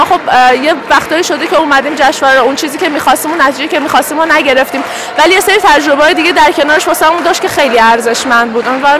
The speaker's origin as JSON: {"language": "Persian", "region": "Isfahan", "country": "Iran", "lives_now": "Sanandaj, Iran", "said": "من اصفهانی هستم. والا اصفهان که خب خیلی خوبه."}